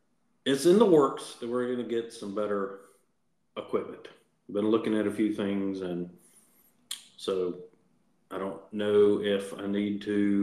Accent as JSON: {"language": "English", "town": "Cowpens", "region": "South Carolina", "country": "United States", "tie": "born or raised there", "said": "my hometown of Cowpen, South Carolina."}